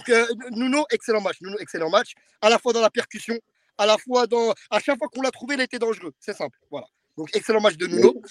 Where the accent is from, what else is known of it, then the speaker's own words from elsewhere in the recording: Morocco; moi je suis marocain, donc ça me frustre un peu